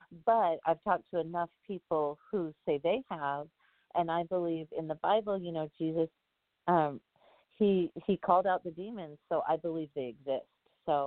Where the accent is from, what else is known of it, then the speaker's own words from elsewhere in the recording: Bellingham, Washington, United States; I grew up in Bellingham, and we would always drive along Chuckanut Drive, and you see the water and the forest.